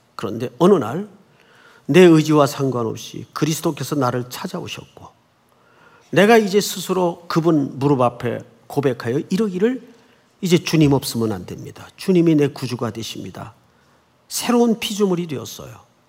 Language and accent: Korean; Gyeongsang, South Korea; 저는 경상도 사람인데